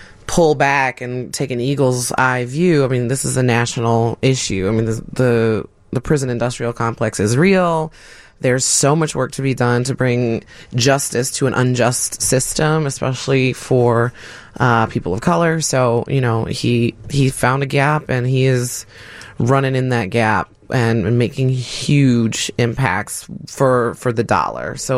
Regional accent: Chicago, Illinois, United States; I mean, obviously I'm Chicagoan and a little bit partial to Chicago

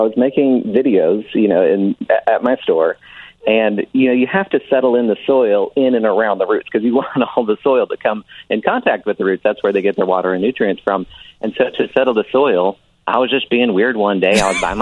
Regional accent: Oregon, United States; So I was bringing in a lot of the plants that I had around my house growing up in Oregon.

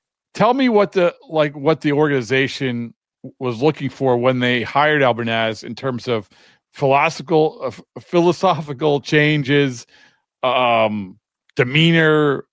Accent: Boston, Massachusetts, United States; I mean, I'm from Boston, but I don't have that.

